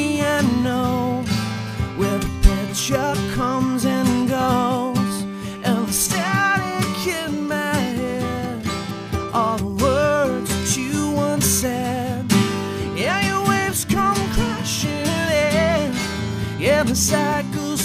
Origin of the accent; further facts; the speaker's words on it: Gunnedah, New South Wales, Australia; now in Nashville, United States; I'm from a little town called Gunnedah, which is 6 hours inland from Sydney.